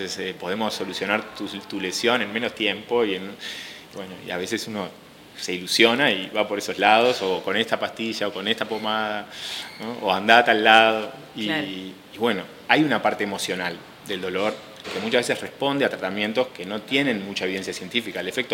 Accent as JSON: {"language": "Spanish", "country": "Uruguay", "said": "soy uruguayo, le digo."}